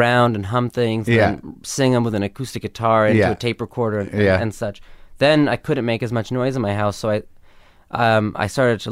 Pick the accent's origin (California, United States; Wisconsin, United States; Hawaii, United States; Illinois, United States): California, United States; Los Angeles; Westwood.